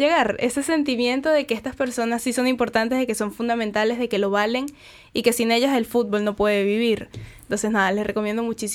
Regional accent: Venezuela; now in Uruguay; por el hecho de que soy de Venezuela, de otro país

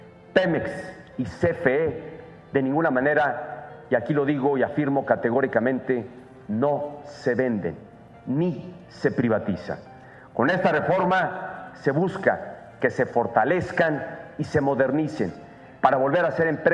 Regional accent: Mexico; presidente de la República y como mexicano, tengo la firme convicción de que México tiene ante sí una de las oportunidades más importantes de los últimos años

